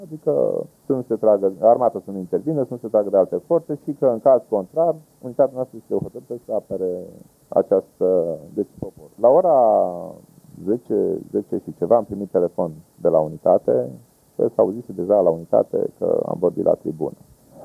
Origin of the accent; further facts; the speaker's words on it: Romania; Zic, ca român și ca ofițer am zis cine vrea să facă acest lucru și l-am făcut.